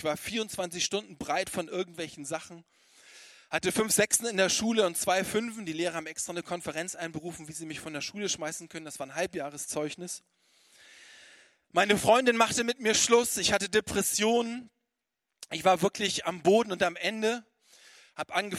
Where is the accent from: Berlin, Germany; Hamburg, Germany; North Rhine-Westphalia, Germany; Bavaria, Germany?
Hamburg, Germany; Ich komme aus der Hansestadt Hamburg, dort bin ich aufgewachsen